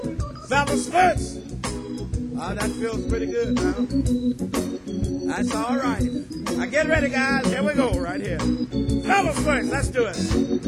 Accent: Indianola, Mississippi, United States; but I'm from Indianola, Mississippi. And when I was leaving home, I heard some of my friends call out to me.

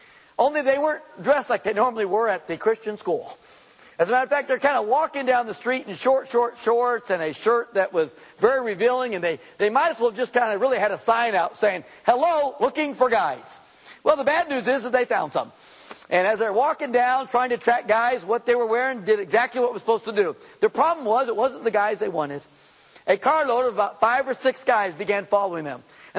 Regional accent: California, United States; Of course, we grew up in Southern California. That was no big deal.

